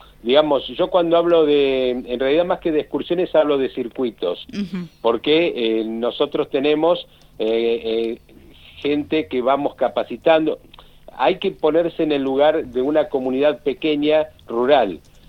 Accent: Buenos Aires, Argentina; born there; now in Chubut, Argentina; No, yo no soy de Gualjaina. Yo soy nacido en Buenos Aires, uh-huh, radicado en la cordillera chubutense hace 41 años, y fui residente de Gualjaina durante 15 años

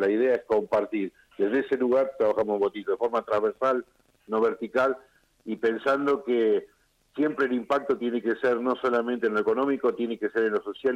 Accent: Argentina; los argentinos hemos pasado por varias crisis

